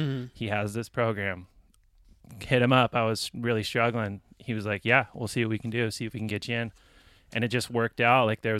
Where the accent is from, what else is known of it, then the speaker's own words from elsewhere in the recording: Carmel, California, United States; So I grew up in Carmel.